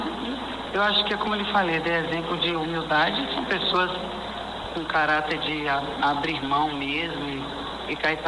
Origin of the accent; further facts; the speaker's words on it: Juazeiro, Bahia, Brazil; porque eu sou uma mulher do interior também, sou de Juazeiro.